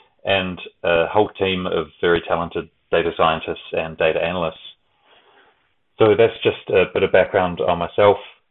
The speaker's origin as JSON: {"language": "English", "country": "New Zealand", "said": "I'm originally from New Zealand."}